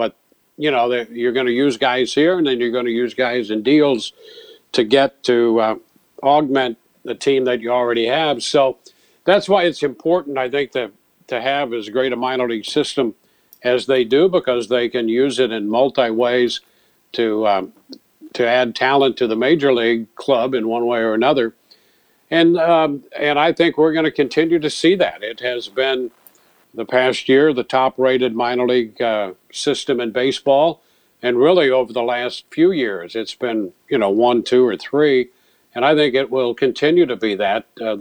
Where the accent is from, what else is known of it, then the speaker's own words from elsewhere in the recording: St. Louis, Missouri, United States; I remember when the Cardinals won the pennant in 67 and 68, growing up in the St. Louis area.